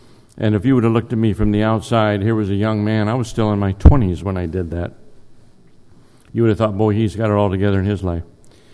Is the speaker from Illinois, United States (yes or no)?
yes; Pekin, Illinois, United States; But when I flew back to Peoria, Illinois, we're actually from Pekin, but I flew back to Peoria, Illinois, put my airplane away